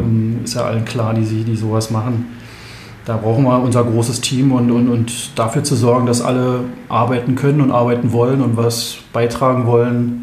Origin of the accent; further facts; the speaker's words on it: Berlin, Germany; now in Bernau, Germany; Und wir sind hier aus Berlin hergezogen mit meinen Eltern zusammen und hatte dann ein Hobby gesucht